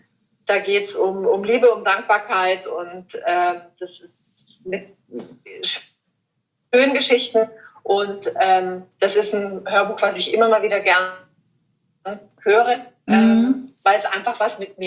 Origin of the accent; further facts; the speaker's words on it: Überlingen, Baden-Württemberg, Germany; mein persönlicher Lieblingsort ist meine Heimat in Überlingen, da am See oder auf dem See zu sein.